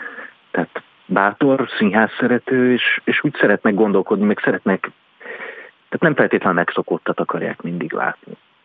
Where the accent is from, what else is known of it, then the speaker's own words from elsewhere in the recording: Budapest, Hungary; mert egyébként budapesti vagyok